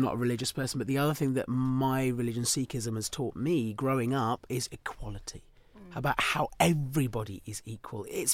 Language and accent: English; Chatham, South East England, United Kingdom; born there; So I was born in Chatham.